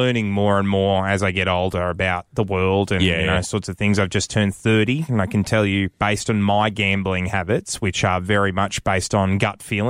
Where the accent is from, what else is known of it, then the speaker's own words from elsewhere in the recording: Melbourne, Victoria, Australia; My mum's from Sydney. My dad's from Melbourne. Mm-hmm. I grew up in Melbourne.